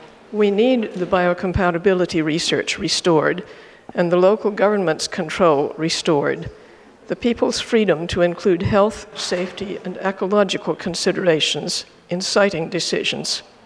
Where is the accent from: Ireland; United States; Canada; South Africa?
United States; Redmond, Washington; I'm from Redmond, Washington.